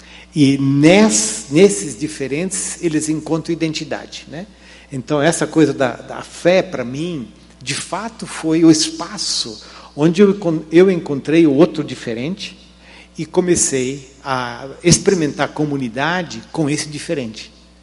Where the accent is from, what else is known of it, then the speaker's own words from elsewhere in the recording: Joinville, Santa Catarina, Brazil; born there; eu nasci em Joinville, de uma família, digamos, muito de descendentes alemães, uma família simples. Meu pai era ferramenteiro, soldador, gostava de mecânica